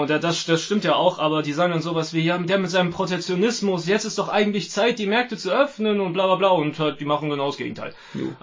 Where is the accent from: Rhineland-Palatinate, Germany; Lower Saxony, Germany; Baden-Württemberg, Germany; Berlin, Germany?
Rhineland-Palatinate, Germany; Trier; ich komme aus Trier, das ist die Geburtsstadt von Karl Marx